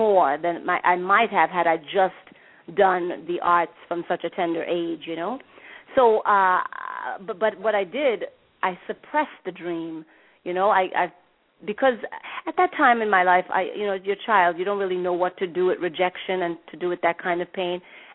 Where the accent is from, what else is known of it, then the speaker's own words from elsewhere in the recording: Trinidad & Tobago; Yeah. I was in Trinidad. You know, I'm originally from Trinidad.